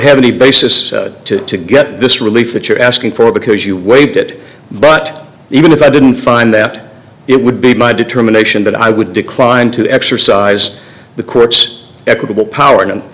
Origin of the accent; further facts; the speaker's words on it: Murfreesboro, Tennessee, United States; from Murfreesboro, just outside Nashville.